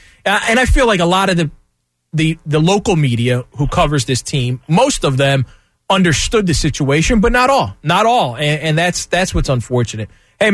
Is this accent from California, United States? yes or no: no; Philadelphia, Pennsylvania, United States; It's evolved over the years from when growing up in South Philly in a huge family.